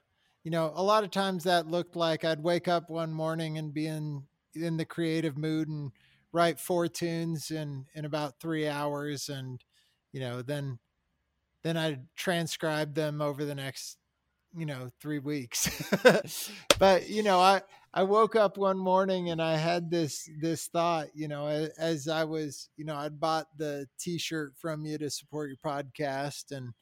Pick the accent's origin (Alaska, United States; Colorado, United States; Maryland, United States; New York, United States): Colorado, United States; I grew up here in Colorado. We had a family band